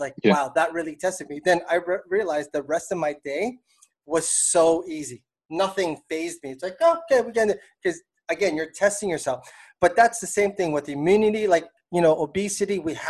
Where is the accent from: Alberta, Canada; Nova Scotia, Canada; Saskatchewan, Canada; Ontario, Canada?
Ontario, Canada; Toronto; I'm from Toronto, but when we went to the States, we always look forward.